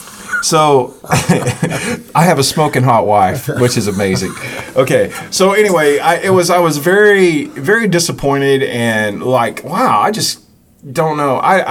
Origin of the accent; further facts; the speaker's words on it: Texas, United States; Dude, look, I'm from Johnson County, Texas. I'm a sixth generation Texan, okay?